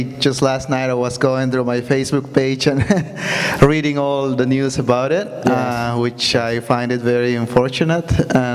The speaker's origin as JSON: {"language": "English", "country": "Guatemala", "moved": "yes", "said": "So, yeah, I immigrated from Guatemala 10 years ago. And I've been here, I've been living down South County for all that time."}